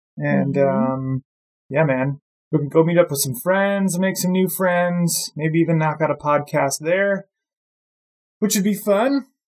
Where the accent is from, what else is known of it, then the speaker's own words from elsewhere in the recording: Michigan, United States; I mean, growing up in Michigan, I had a 20-yard pin.